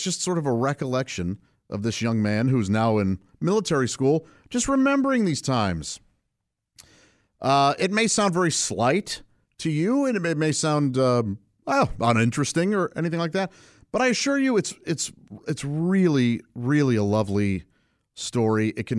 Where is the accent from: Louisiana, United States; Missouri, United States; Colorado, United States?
Missouri, United States; St. Louis; I grew up in St. Louis, Missouri, with my parents and three brothers. In a small house in the suburbs